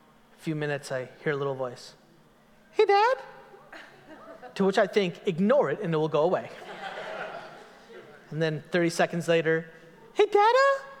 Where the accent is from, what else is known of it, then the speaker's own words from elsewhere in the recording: India; Y'all, I'm Indian. That's offensive.